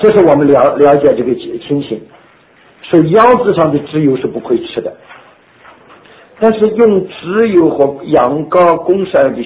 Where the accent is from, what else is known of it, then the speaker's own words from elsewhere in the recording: China; 那我们中国人叫做祭刀